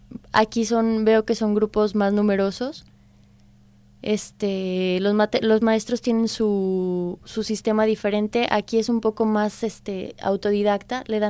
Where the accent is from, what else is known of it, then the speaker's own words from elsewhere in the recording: Aguascalientes, Mexico; now in Spain; Yo soy de Aguascalientes, está situada al centro de México. Es una zona céntrica que se encuentra como punto de referencia a 6 horas de la Ciudad de México.